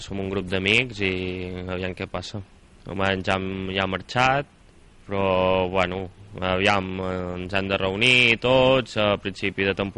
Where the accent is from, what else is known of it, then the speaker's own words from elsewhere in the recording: Torroella de Montgrí, Catalonia, Spain; vas allà a competir, tots som de Torroella